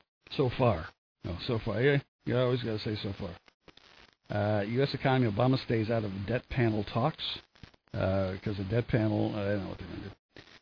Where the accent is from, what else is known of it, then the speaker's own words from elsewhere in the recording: New Jersey, United States; I can say validity, even though I'm from New Jersey.